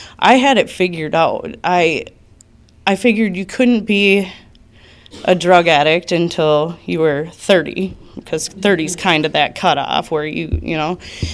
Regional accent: Houma, Louisiana, United States; I was born in Houma, Louisiana, and I grew up a little different than most people, you know.

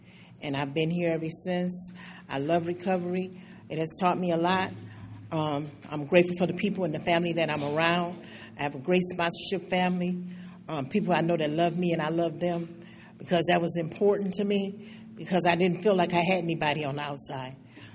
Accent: Flint, Michigan, United States; I'm from Flint, Michigan.

